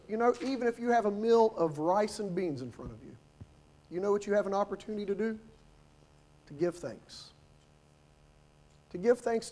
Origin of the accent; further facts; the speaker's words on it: West Virginia, United States; And growing up in West Virginia with my family, I always enjoyed, even though we were a pretty small family